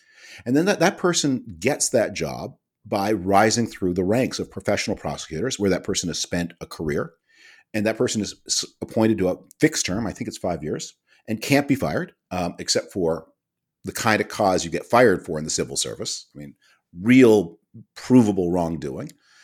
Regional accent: Canada; I am Canadian by origin. I spend a lot of time there

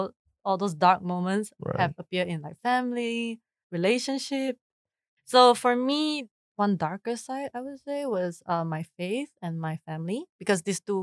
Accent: Belize; But it was an eye-opening experience for me, knowing that I came from Belize. I don't have much resources.

